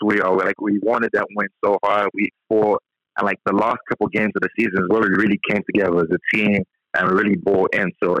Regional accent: London, United Kingdom; It's amazing growing up in London because, like in America, it's like you have different states.

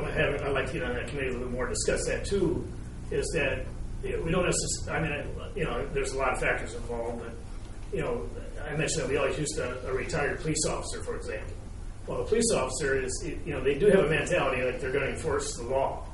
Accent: Mason, Michigan, United States; I come from Mesa, Michigan, just south of Lansing.

